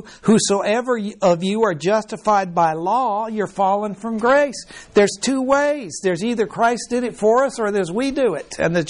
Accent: Mexico; I was raised in Mexico in a Catholic school. And all my buddies were Catholic.

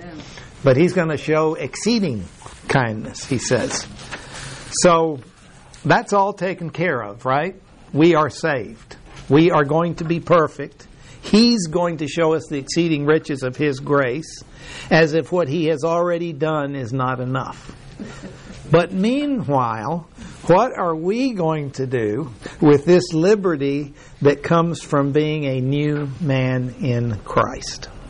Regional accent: Mexico; now in United States; when I came from Mexico to the States and I didn't have a class, it was like I felt lost

